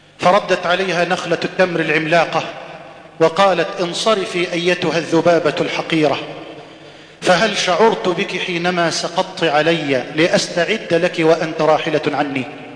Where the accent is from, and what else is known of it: Egypt